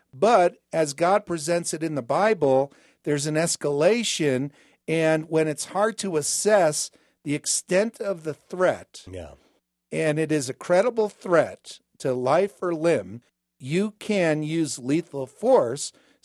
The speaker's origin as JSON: {"language": "English", "region": "New Jersey", "country": "United States", "said": "I'm from New Jersey."}